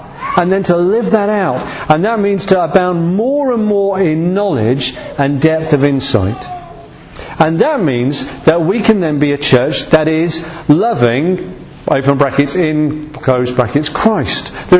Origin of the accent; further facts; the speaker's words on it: United Kingdom; We're very British, aren't we?